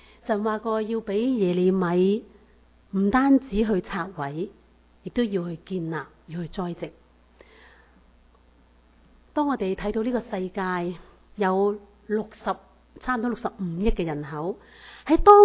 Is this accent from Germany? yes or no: no; China; 西方的宣教士这样的来为我们中国人我们这一班的中国人我们现在有很多生活上面都很富足